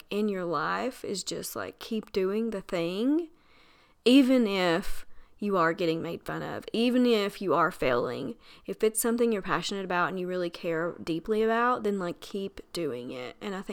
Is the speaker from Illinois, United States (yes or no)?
no; Tennessee, United States; if you've ever been to Dollywood, I'm from Tennessee, so we go to Dollywood.